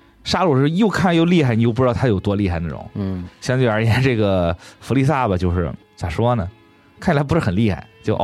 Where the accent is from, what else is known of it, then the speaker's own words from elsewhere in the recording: Leping, Jiangxi, China; 对，我老家乐平